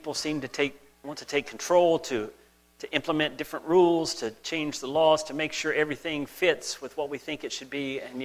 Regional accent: United States; now in Canada; I couldn't work as a Canadian, because I wasn't a Canadian, I was an American at that point.

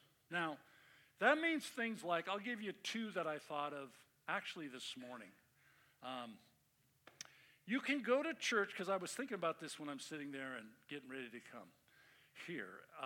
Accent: California, United States; That means, like I grew up in the Bay Area, so Chronicle was a San Francisco Chronicle.

